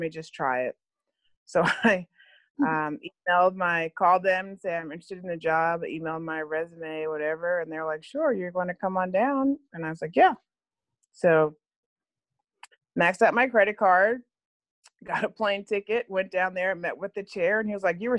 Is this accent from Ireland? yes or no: no; New Jersey, United States; also born or lived in New York City; I was born in New York City. My parents went there after they finished college at Tuskegee. They got married and moved to New York City, the Bronx, and then I was born a few years later. I grew up most of my life in New Jersey, finished high school there.